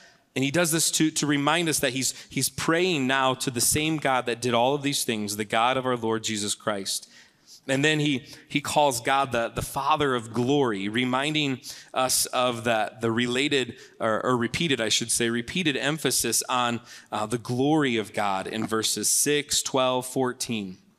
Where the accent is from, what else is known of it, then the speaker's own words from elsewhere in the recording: Michigan, United States; moved away as an adult; I grew up in Michigan my entire childhood, and then I left to go to college in Tennessee, and I didn't know a single person in the state.